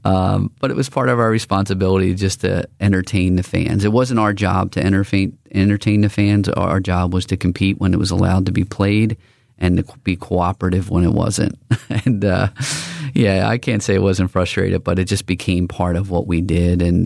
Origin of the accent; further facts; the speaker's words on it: Philadelphia, Pennsylvania, United States; Again, I'm from Northeast Philadelphia. I played Division II basketball.